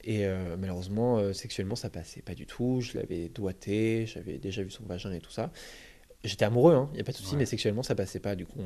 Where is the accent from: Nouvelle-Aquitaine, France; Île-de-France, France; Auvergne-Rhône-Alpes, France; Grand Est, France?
Nouvelle-Aquitaine, France; Châtellerault; moi je viens de la petite bourgade de Châtellerault, j'ai actuellement 24 ans